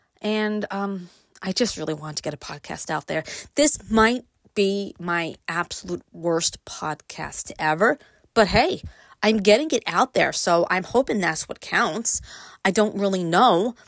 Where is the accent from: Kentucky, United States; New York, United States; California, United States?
New York, United States; Brooklyn; I grew up in Brooklyn. Yep. I left Brooklyn and yep, I live in upstate and yep, I am glad that I did that.